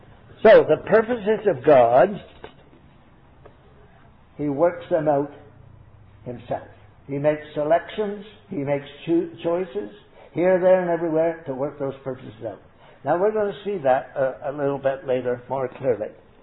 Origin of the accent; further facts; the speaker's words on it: Canada; now in United States; I'm a Canadian, and I wasn't a Canadian until I was born in Canada.